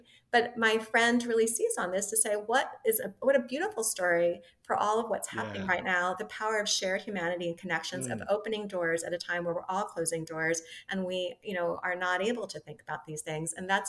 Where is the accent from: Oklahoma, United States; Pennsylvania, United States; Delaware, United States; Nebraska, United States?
Delaware, United States; I grew up in Delaware.